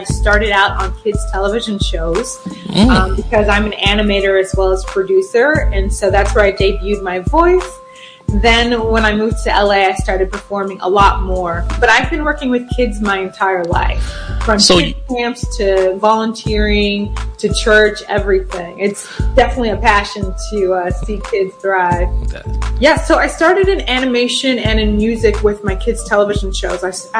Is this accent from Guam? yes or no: no; Nigeria; first language Ibibio; English is a second language; Think of Ibibio, which is my language, because I'm Nigerian.